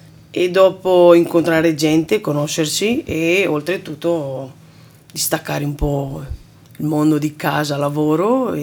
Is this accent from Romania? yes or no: yes; Romania; Italian is a second language; moved away as an adult; now in Italy; Originaria da Romania.